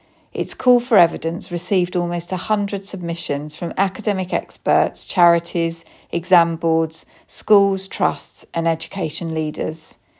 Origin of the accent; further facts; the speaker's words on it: East of England, United Kingdom; accent: Essex; why I'm proud of my Essex roots, including my accent